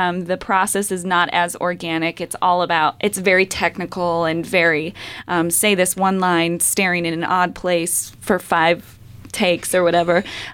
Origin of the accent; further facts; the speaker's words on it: New York, United States; I'm from New York. I grew up there, and I went to undergrad in Columbia, South Carolina